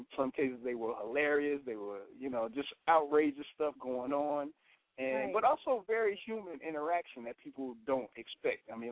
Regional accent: Chicago, Illinois, United States; I'm a music historian, born and raised in Chicago, and worked in radio in college as well as in Chicago at a radio station called WGCI, and Indianapolis at a radio station called WTLC, and Dallas at KKDA-FM.

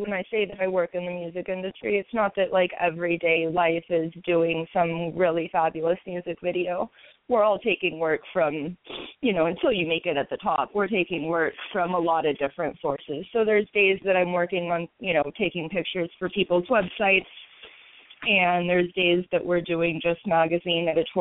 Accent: California, United States; I'm from Northern California

